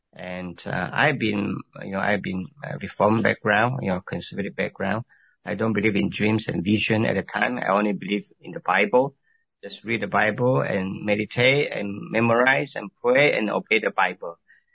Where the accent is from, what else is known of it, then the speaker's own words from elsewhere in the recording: Malaysia; now in New York City, United States; I like people to just call me … easier. I'm from Malaysia, and right now my wife and I are in New York City.